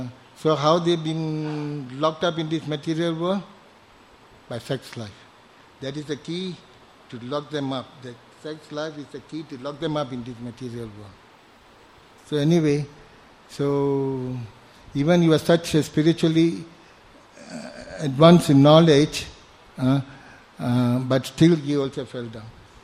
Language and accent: English; Malaysia; I'm from Malaysia, I don't know anything about it.